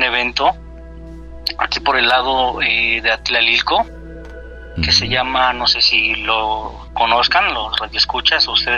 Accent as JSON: {"language": "Spanish", "town": "Iztapalapa", "region": "Mexico City", "country": "Mexico", "said": "De aquí, de Iztapalapa."}